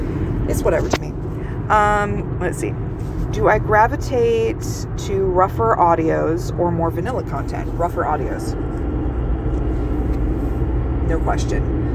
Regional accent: United States; I'm American trash. I say aunt.

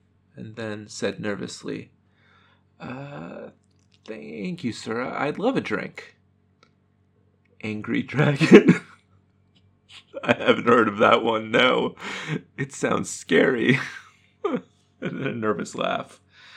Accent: Duluth, Minnesota, United States; now in Wichita, United States; Well, I grew up in Duluth, Minnesota, but I currently live in Wichita, Kansas.

